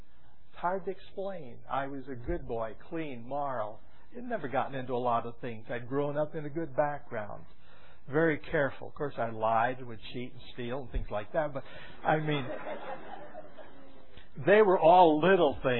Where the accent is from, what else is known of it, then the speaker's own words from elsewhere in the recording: South Dakota, United States; I grew up in South Dakota and I would take several hundred sheep up to the pasture.